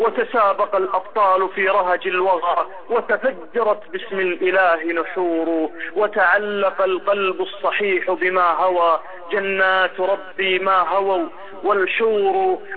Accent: Jeddah, Makkah Province, Saudi Arabia; أنا من السعودية، من في مدينة جدة

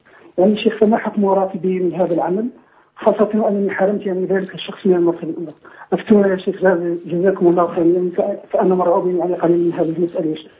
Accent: Morocco; وأنا من المغرب.

